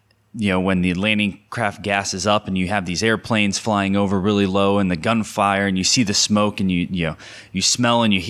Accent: Conneaut, Ohio, United States; born there; So like you have your D-Day Conneaut, which is, I'm from that area. I was born in Conneaut, Ohio.

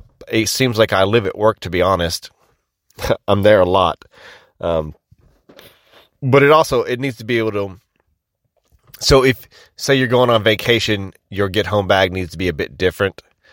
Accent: the South, United States; accent: Southern US; they tell me that I have a very deep Southern accent. I don't think I have a deep Southern accent.

